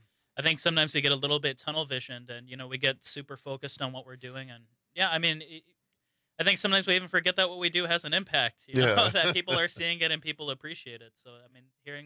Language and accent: English; Kenosha, Wisconsin, United States; And I'm also from Kenosha, so it's nice to hear from somebody in Kenosha.